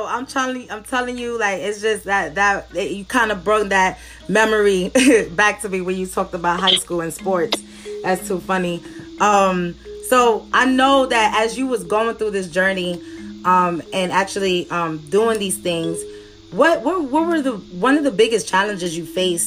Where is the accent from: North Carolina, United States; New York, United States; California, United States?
New York, United States; Brownsville; I grew up in Brownsville, and you know, Brownsville, as you know, is not really a beautiful neighborhood.